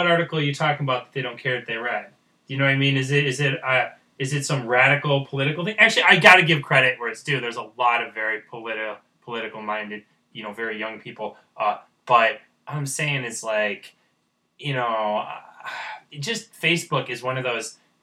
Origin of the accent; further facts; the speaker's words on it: United States; because, you know, I'm an American, you know, but I don't really care.